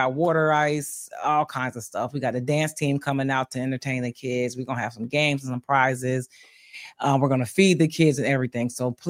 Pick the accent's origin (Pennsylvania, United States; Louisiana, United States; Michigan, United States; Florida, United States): Pennsylvania, United States; Bristol; coming up on August 23rd from 12 p.m. to 6 p.m. Eastern Standard Time in my hometown of Bristol, Pennsylvania